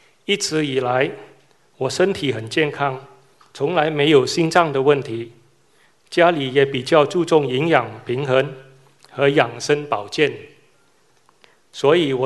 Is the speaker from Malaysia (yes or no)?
yes; Malaysia; now in Melbourne, Australia; 我是墨尔本观音堂的同修，小时候在马来西亚就信佛